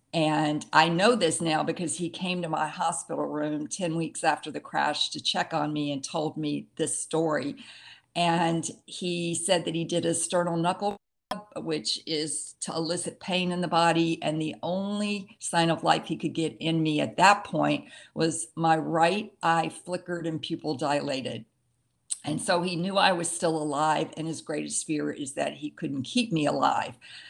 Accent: the South, United States; And I grew up in the South, and my grandfather was an alcoholic, so my dad forbade alcohol, so I did not grow up around drinking

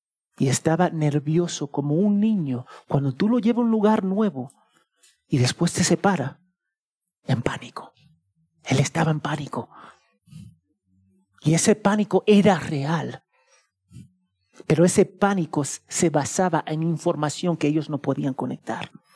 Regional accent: Cusco, Peru; born there; yo nací en Cusco con todo su orgullo.

